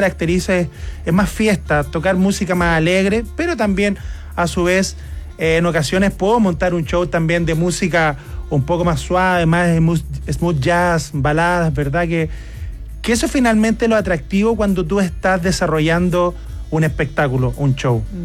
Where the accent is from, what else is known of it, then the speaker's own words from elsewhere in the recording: Molina, Maule, Chile; now in Santiago, Chile; llegué en el año 2000, llegué acá a Santiago. Yo soy de Molina, de la ciudad de Molina, una comuna muy pequeñita, pero que sin duda es bien cultural.